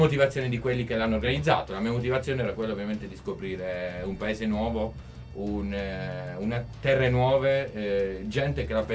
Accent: Abruzzo, Italy; in realtà partenza da Pescara perché io sono abruzzese

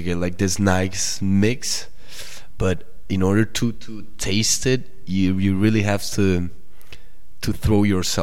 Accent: Colombia; oh, I come from Colombia, people think about narcos

